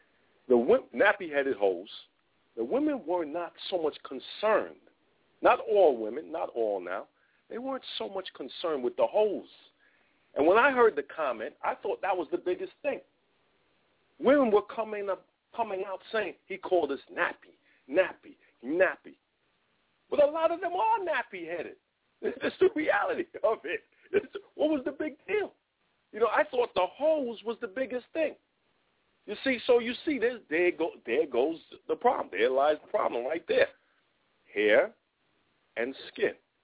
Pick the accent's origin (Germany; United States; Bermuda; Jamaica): Jamaica; born there; I was born in West Jamaica, West Indies